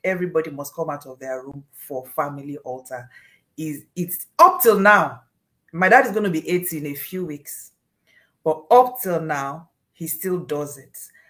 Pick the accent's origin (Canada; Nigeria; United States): Nigeria; Ibadan, Oyo; born there; So my parents, I was born actually in the city of Ibadan, Nige